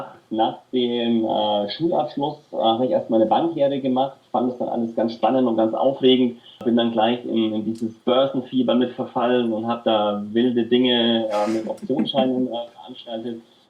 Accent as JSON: {"language": "German", "town": "Nuremberg", "region": "Bavaria", "country": "Germany", "tie": "born or raised there", "said": "Ich bin in Nürnberg aufgewachsen"}